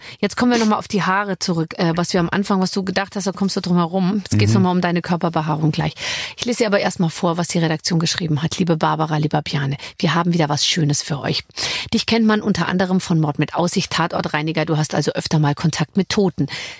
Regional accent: Munich, Bavaria, Germany; Ich bin ja aus München praktisch

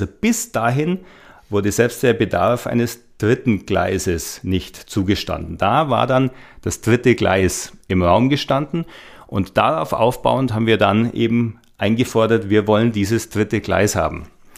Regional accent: Neusäß, Bavaria, Germany; Ich bin 1996 in den Stadtrat der Stadt Neuses, meiner Heimatstadt, gewählt worden.

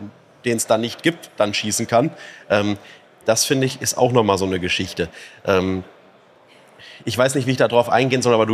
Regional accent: Witten, North Rhine-Westphalia, Germany; ich komme ja aus Witten, also direkt 15 Kilometer weiter.

